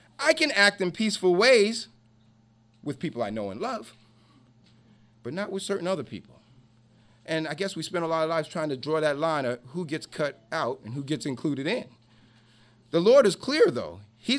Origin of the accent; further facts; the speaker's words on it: New York, United States; This is a hard word for a New Yorker. I'm from New York. We seem to grow up with an attitude.